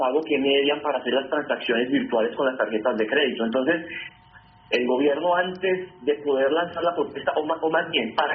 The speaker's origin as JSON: {"language": "Spanish", "country": "Colombia", "said": "pienso como ciudadano colombiano que ama su país"}